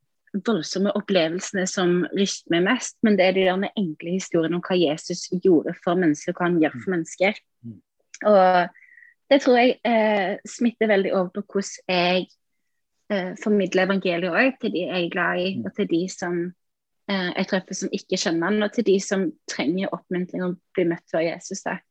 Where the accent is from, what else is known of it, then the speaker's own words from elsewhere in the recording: Sauda, Rogaland, Norway; Jeg er egentlig fra Sauda.